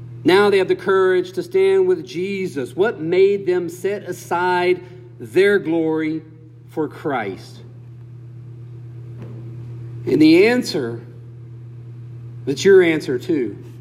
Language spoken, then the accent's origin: English; Bible Belt, United States; I grew up in the Bible Belt. In the Bible Belt, at least when I grew up in the Bible Belt, I'm sure it's still the same today in some places.